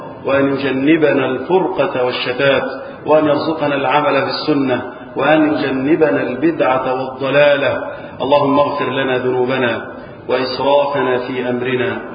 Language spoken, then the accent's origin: Arabic; Egypt; بلدنا مصر